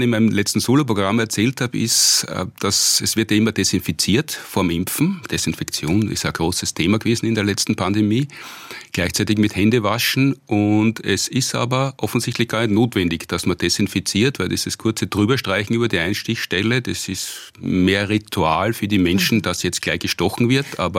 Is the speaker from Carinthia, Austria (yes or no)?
no; Graz, Styria, Austria; born there; now in Vienna, Austria; Gebürtig aus Graz. … in Österreich weiß man, dass man dann aus der Steiermark kommt. Und bin aber schon mehr als mein halbes Leben in Wien ansässig.